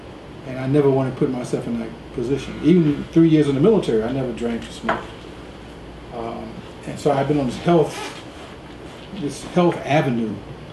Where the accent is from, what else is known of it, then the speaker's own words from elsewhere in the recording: Detroit, Michigan, United States; also born or lived in Little Rock, United States; I was born in Little Rock, right. Arkansas. But we left Little Rock before I was 1 year old. So as John Killen said, we moved up south. to Detroit.